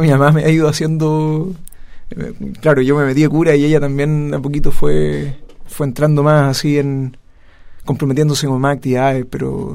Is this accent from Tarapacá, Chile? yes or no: yes; Iquique, Tarapacá, Chile; also born or lived in Concepción; yo soy de Iquique, salí del colegio de Iquique y me fui a estudiar a Concepción.